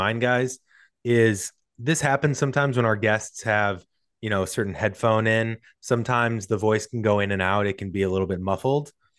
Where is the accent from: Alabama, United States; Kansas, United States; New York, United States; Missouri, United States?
Missouri, United States; St. Louis; I'm from St. Louis originally, and there's a ton of buzz right now about St. Louis FC.